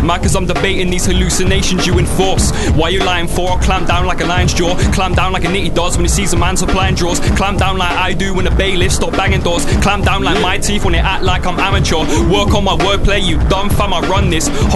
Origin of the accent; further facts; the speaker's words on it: Bristol, South West England, United Kingdom; Bristol as well.